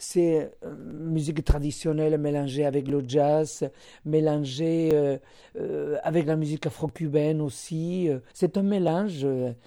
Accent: Spain; Alors, je suis espagnole.

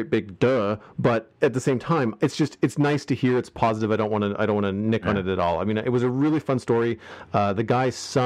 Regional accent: Nova Scotia, Canada; one of the things that I really enjoy about reading the news on Twitter about my hometown is that I get positive news. I get the news about the fire in Spryfield

